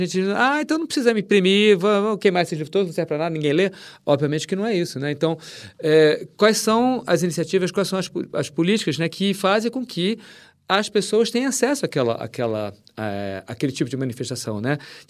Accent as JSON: {"language": "Portuguese", "country": "Brazil", "said": "Ah, eu sou do Brasil."}